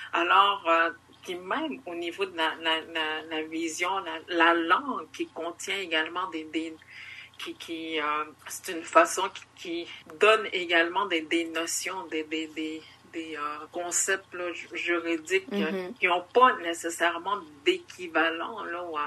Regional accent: Quebec, Canada; on appelle Nautimic le territoire en Atikamekw Nord-Ouest, mais Nautimic, ça veut dire là d'où je viens.

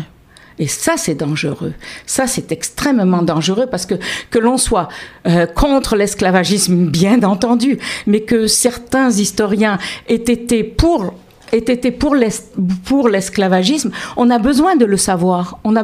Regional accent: Quebec, Canada; Nous sommes Québécois, voilà. Nous vivons ici. Oui. Notre première identité, elle est québécoise.

